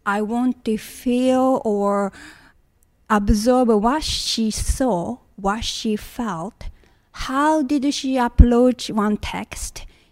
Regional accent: Nagoya, Aichi, Japan; moved away as an adult; now in Chicago, United States; I'm originally from Nagoya, Japan. I came here as an exchange student at Indiana University, South Bend, and I moved to Chicago.

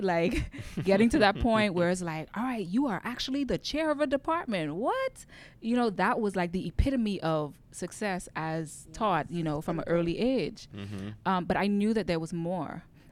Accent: Bahamas; now in United States; growing up in the Bahamas, I was just taught really education, get a good job

